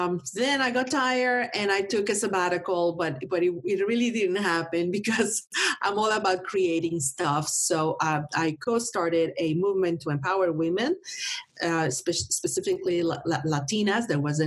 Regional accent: northern Mexico, Mexico; now in United States; I was born and raised in Mexico, in the north part of Mexico, and with a lot of influence from the U.S., meaning music, products, and, you know, the whole culture from the U.S.

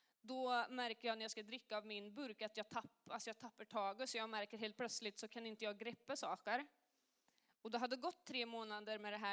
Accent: Värmland, Sweden; Och de var jätterädda hemma i Värmland.

